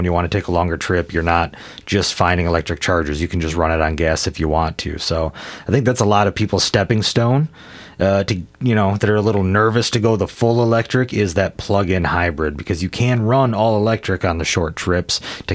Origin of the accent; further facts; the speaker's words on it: Prairie du Chien, Wisconsin, United States; I grew up in Prairie du Chien, you know, smaller town.